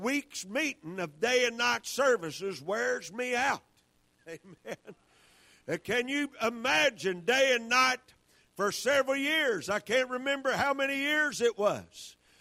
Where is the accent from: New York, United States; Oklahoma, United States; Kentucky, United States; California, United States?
Kentucky, United States; now in Arkansas, United States; I was raised in Kentucky, but I've been in Arkansas for 23 years